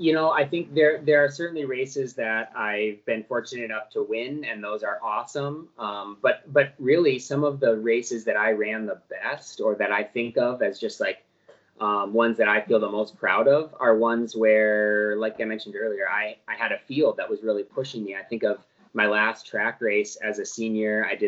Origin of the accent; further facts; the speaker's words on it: Spooner, Wisconsin, United States; I'm from Wisconsin, across the border, Spooner High School.